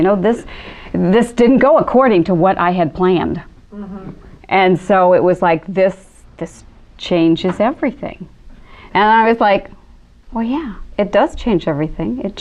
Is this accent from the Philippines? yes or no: no; Chicago, Illinois, United States; But I'm originally from Chicago, so right now it's pretty cold back there.